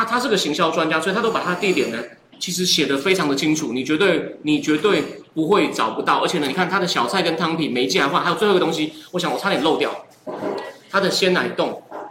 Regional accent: Taichung, Taiwan; 因为我其实是台中长大

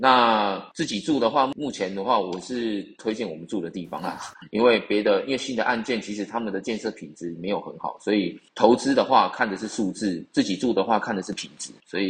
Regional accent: Thailand; 我在泰国出生的。对，我父亲是1988年来这边第一批的台商，那我就刚好在这边出生了，在这边出生长大。

